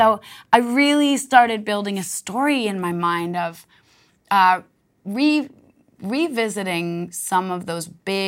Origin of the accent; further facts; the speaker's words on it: Waitsfield, Vermont, United States; we bought this farm in Vermont where I grew up. That's my hometown in Waitsfield, Vermont.